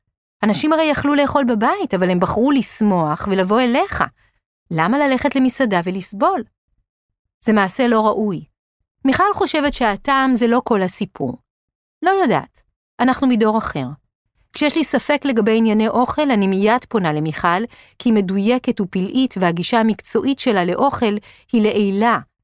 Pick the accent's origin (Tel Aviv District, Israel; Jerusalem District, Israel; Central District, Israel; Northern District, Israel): Tel Aviv District, Israel; Tel Aviv; בשנים שאני גדלתי בה